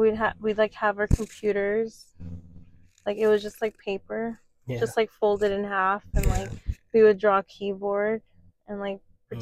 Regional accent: Manila, Metro Manila, Philippines; I didn't grow up in Mindoro. I grew up in Manila.

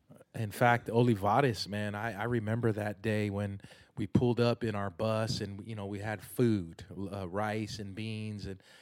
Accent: Tennessee, United States; growing up in America in a place like Middle Tennessee, where I'm thankful we live here

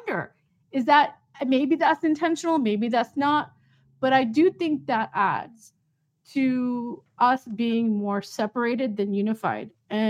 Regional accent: United States; I'm Muslim. I'm Muslim American, first generation.

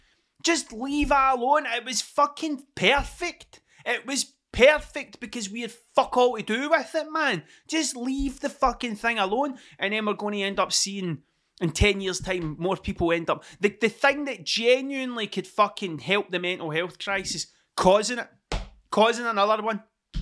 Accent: Scotland, United Kingdom; accent: working class Scottish; because of my accent, because it's too working class Scottish to be taken seriously

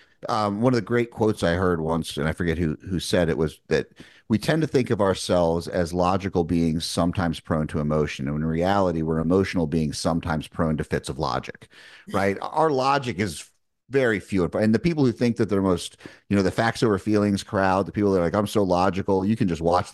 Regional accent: New York, United States; I'm from New York. Like I moved down here to South Carolina. It's a very different culture.

